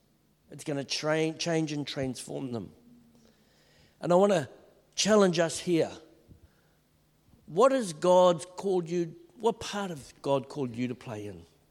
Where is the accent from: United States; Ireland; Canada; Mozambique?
Mozambique; now in New Zealand; We didn't have TV where we grew up in Mozambique.